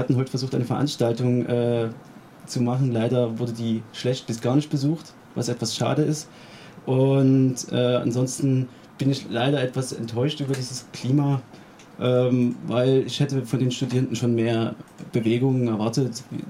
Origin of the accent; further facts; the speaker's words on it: Dresden, Saxony, Germany; moved away as an adult; also born or lived in Marburg; now in Linz, Austria; ja, wie schon angekündigt. Ich komme ursprünglich aus Dresden. Hab dann in Marburg die klassische Politikwissenschaft studiert und ja, jetzt bin ich hier in Linz